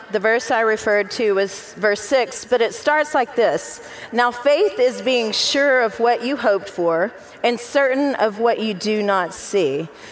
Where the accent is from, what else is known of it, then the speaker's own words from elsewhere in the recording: Texas, United States; I grew up in Texas, so that's why I have a little bit of attitude. Yep. If anybody just wants to yell Texas forever, go for it. We're loud and proud.